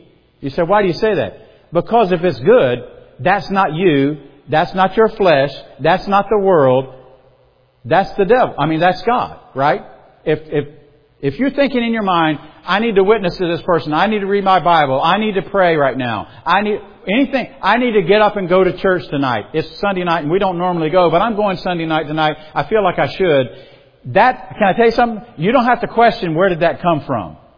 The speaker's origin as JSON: {"language": "English", "region": "the South", "country": "United States", "said": "I'm from the South, so we're good at it."}